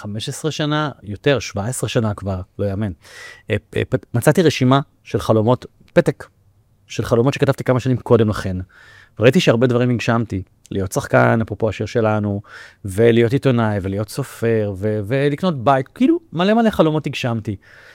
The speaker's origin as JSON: {"language": "Hebrew", "town": "Bat Yam", "region": "Tel Aviv District", "country": "Israel", "tie": "born or raised there", "said": "וגדלתי בבת ים, כן, בן יחיד, לאמא חד-הורית"}